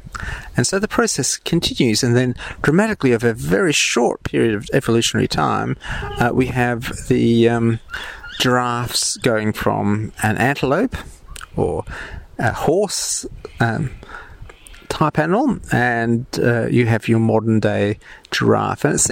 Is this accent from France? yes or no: no; Australia; accent: Australian; Forgive my French accent, there's none. There is no French accent. My Australian accent has completely.